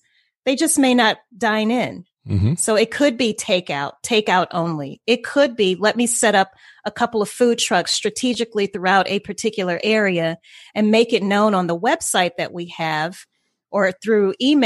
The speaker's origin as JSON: {"language": "English", "region": "Louisiana", "country": "United States", "tie": "born or raised there", "said": "And, you know, it's so funny you say that, because I grew up in Louisiana, so hurricanes were just a part of my upbringing."}